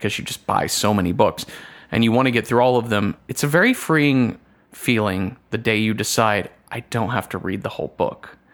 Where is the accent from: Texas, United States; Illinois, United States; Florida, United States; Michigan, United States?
Texas, United States; I grew up in Texas, and chicken fried steak with cream gravy is just a thing.